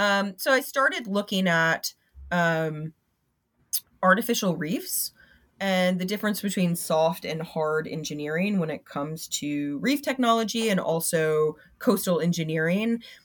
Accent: Florida, United States; I'm from Florida

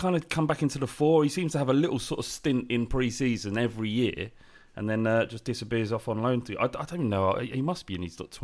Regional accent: Whipps Cross, London, United Kingdom; born there; Not at all. I was born in Whipps Cross as well.

